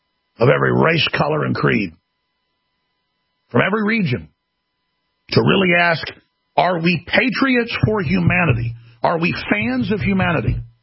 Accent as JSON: {"language": "English", "region": "Texas", "country": "United States", "tie": "born or raised there", "said": "There's a paradox growing up in Texas, hearing how great Texas is and how Texas is the best and the cult of Texas."}